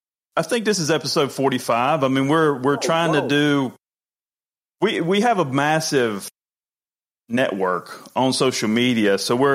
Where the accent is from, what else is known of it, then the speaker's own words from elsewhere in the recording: North Carolina, United States; Originally from North Carolina.